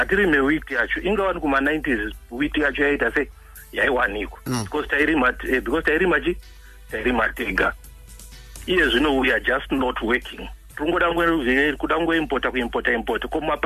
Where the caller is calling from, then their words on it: Zimre Park, Mashonaland East, Zimbabwe; I'm calling from Zimri Park.